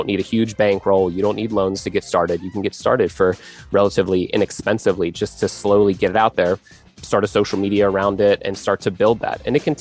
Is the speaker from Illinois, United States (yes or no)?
no; Pennsylvania, United States; I am from Pennsylvania